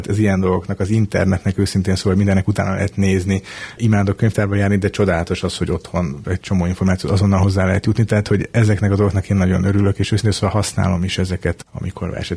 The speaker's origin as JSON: {"language": "Hungarian", "region": "Budapest", "country": "Hungary", "tie": "born or raised there", "said": "én egy városi ember vagyok, Budapesten születtem, ott éltem világéletemben"}